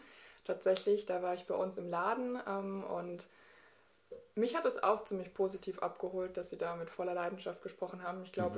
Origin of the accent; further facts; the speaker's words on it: Sinsheim, Baden-Württemberg, Germany; also ich bin in Sinsheim groß geworden